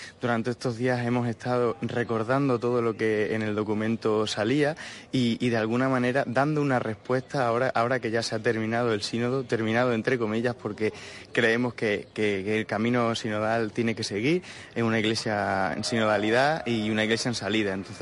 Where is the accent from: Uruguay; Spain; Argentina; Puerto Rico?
Spain; soy de España